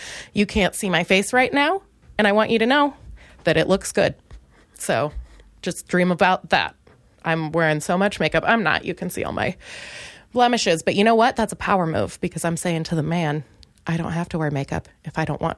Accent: Minnesota, United States; and I'm from Minnesota, and I am starting to realize how intense that is because, oh boy, it is oofta, you know, it is subtle, but, and I'm pretty loud for Minnesota

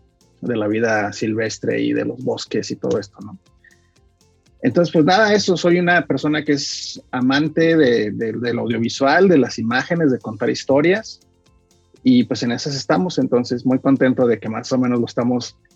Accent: Aguascalientes, Mexico; estudié acá en mi pueblo, como yo le llamo, y mucha gente también, que es Aguascalientes

